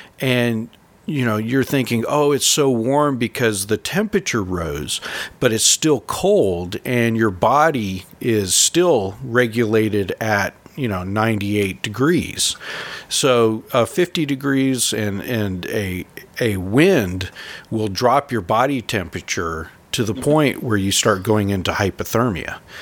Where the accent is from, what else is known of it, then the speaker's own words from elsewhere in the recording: California, United States; I grew up in California, and a lot of people go to the desert thinking, oh, it's the desert.